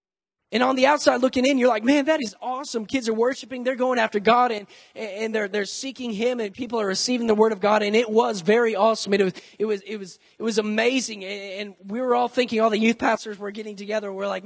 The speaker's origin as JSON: {"language": "English", "town": "Hurley", "region": "Mississippi", "country": "United States", "tie": "born or raised there", "said": "There's this group in my hometown in Hurley, Mississippi."}